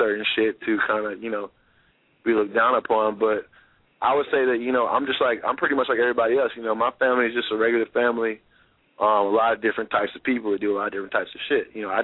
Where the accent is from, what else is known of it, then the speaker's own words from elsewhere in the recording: Nashville, Tennessee, United States; So, growing up in Nashville, when I first started doing beats, I used to make beats with somebody, with this other person.